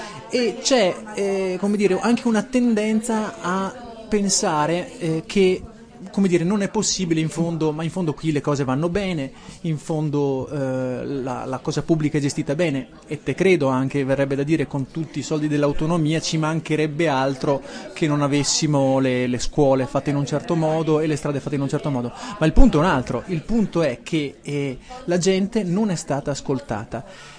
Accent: Trentino-Alto Adige, Italy; sarà forse che siamo pochi, siamo 500.000 anime in questo territorio

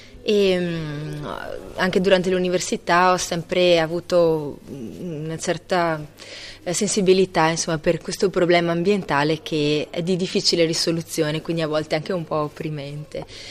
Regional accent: Ponte nelle Alpi, Veneto, Italy; appunto, sono di Ponte nelle Alpi

